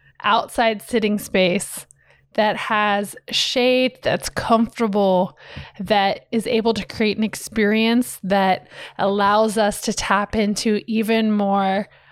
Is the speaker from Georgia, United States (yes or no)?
no; Ohio, United States; Even to something as small as living in Florida, and I'm from Ohio.